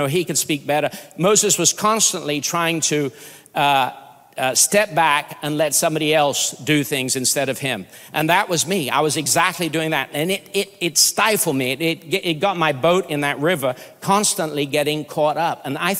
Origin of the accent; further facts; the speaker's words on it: Brazil; also born or lived in United Kingdom; I'm Brazilian, but I'm also British.